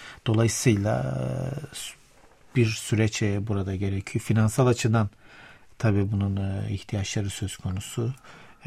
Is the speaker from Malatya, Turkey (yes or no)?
yes; Malatya, Turkey; Tabii ben de Malatyalıyım.